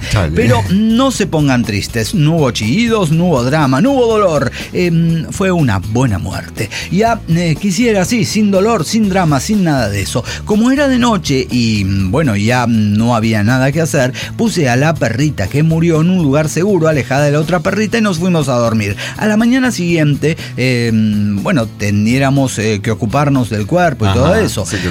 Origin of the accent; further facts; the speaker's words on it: Pasto, Nariño, Colombia; now in Bogotá, Colombia; La voy llevando llevando porque soy chica de Pasto, ¿no?